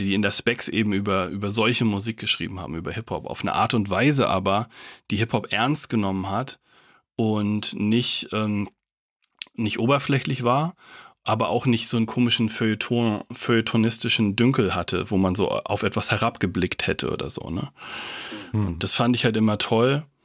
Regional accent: Kiel, Schleswig-Holstein, Germany; wobei es in Kiel, wo ich aufgewachsen bin, gab es am Bahnhofskiosk eben

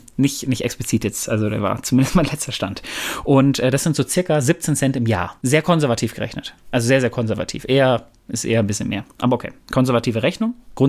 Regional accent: Bochum, North Rhine-Westphalia, Germany; ich komme aus Bochum. Ich hab VfL Bochum geschaut.

